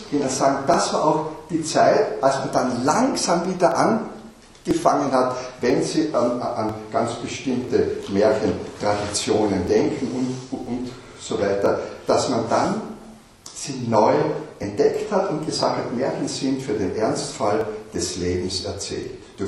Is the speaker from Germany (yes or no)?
no; Carinthia, Austria; Bei uns in Kärnten war die Religiosität nie so tief verankert.